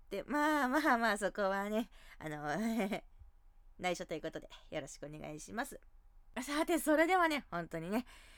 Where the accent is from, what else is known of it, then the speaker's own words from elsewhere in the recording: Hokkaido, Japan; now in Tokyo, Japan; 出身地は北海道ですね。今はね、東京に住んでいるんですけれども、出身地自体は北海道です。大自然でね、のびのび育った変態女です。